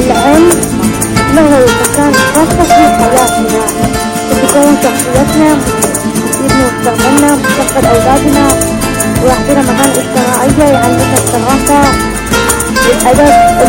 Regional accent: Ahvaz, Khuzestan, Iran; من مدينه الاهواز.

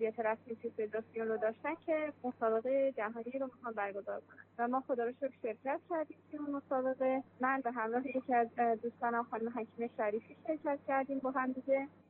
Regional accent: Mashhad, Razavi Khorasan, Iran; از مشهد، اصالتا از بامیان هستم.

